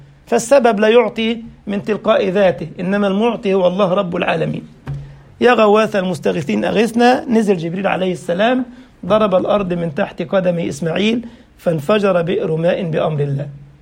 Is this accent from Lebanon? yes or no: no; Egypt; جاله زبون سقع زي ما بيقولوا عندنا في مصر